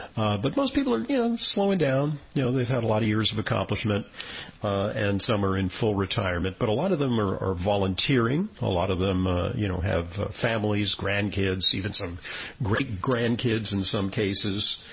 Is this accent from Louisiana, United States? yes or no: no; Santa Monica, California, United States; now in New York, United States; it's a long trip because I reside in New York, but I decided to hop a plane for Los Angeles to join some of my classmates, high school class of 1969, Santa Monica High School